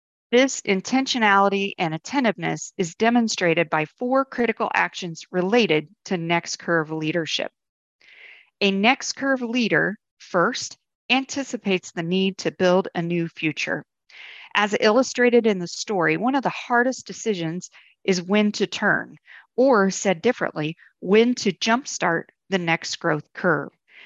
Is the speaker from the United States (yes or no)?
no; Leinster, Ireland; born there; Wicklow Mountains lie just outside Dublin in Ireland. It is an area of wild beauty, a place to which, as an Irishman born near there, I return as often as I may.